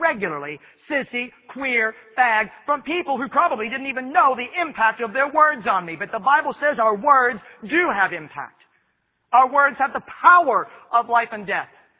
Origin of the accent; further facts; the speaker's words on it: Midwest, United States; So, you can imagine what it was like for me growing up in the American Midwest where I did.